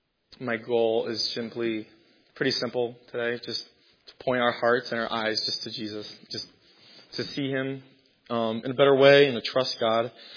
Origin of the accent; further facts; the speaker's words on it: Maine, United States; I'm from Maine. I'm a third-year biblical studies major at Cedarville University in Ohio.